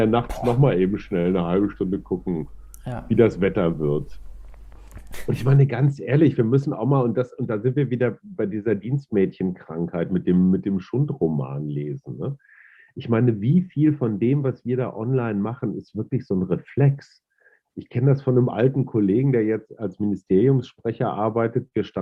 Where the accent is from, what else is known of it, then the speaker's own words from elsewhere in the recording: North Rhine-Westphalia, Germany; ich bin da als Westfale und alter weißer Mann, Boomer und Schallplattenspieler und VHS-Kassette groß geworden